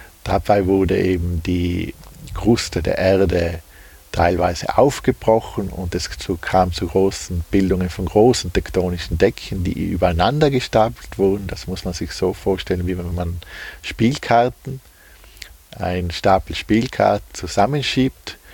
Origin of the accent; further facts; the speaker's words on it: Trentino-Alto Adige, Italy; Also ich bin gebürtiger Bustertal, also Südtiroler. Und da sind wir schon eigentlich von der Natur aus mit Bergen umgeben.